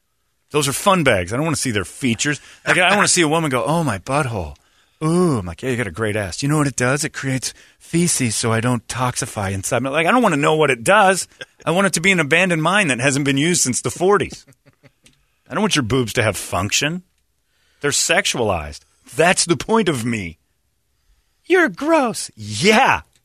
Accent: Cedar Lake, Indiana, United States; A Christmas Story is set in my hometown of Cedar Lake, Indiana.

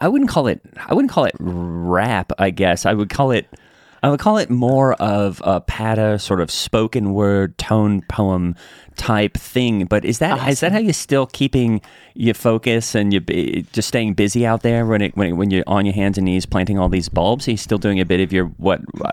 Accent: Australia; I'm from Australia

